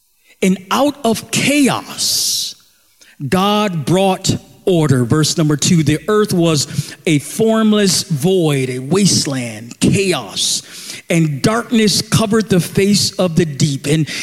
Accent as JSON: {"language": "English", "town": "Buffalo", "region": "New York", "country": "United States", "tie": "born or raised there", "said": "growing up in Buffalo, New York, and watching Channel 7 News, Eyewitness News, the 12 o'clock news"}